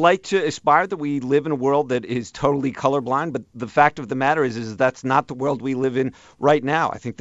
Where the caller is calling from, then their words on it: Washington, District of Columbia, United States; I'm calling here from Washington, D.C.